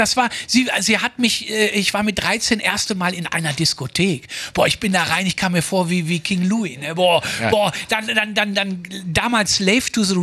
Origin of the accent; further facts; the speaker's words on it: Germany; Und bei uns in Deutschland, ich weiß nicht, ob das hier aus ist, wenn du nicht stubenrein bist, kommst du nicht im Kindergarten. So war das damals.